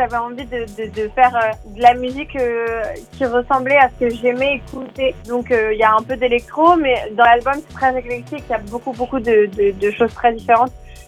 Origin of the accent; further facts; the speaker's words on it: Portugal; un peu lusophone, parce que je suis portugaise aussi.